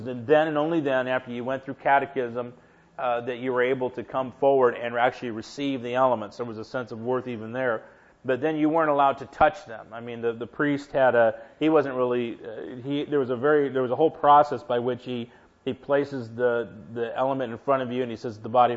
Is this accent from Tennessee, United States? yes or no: no; Inglewood, California, United States; also born or lived in Los Angeles; I grew up in Inglewood and in Los Angeles